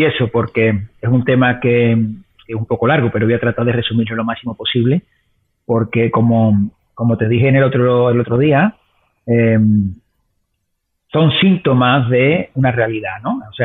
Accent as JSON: {"language": "Spanish", "region": "Andalusia", "country": "Spain", "said": "salgo de mi pueblo, de mi pequeño pueblo, como digo, vivo al lado de Sevilla, a 30 kilómetros de Sevilla"}